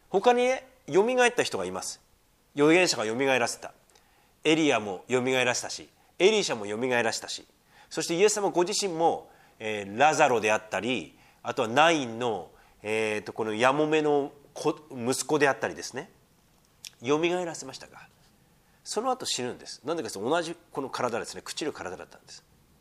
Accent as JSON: {"language": "Japanese", "town": "Sendai", "region": "Miyagi", "country": "Japan", "said": "で、私は仙台出身なんですよ。で、もっと塩辛いんですよ、しょっぱいんだよ。"}